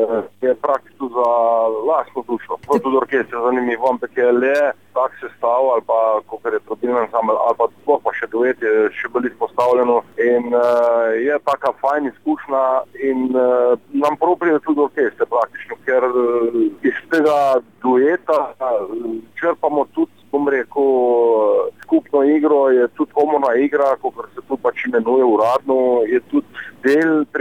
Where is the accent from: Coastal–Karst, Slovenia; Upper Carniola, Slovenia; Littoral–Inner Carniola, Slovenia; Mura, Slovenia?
Littoral–Inner Carniola, Slovenia; Cerknica; In sem prišel na idejo, da bi tu pol Cirknice naredili, ker sem pač iz Cirknice.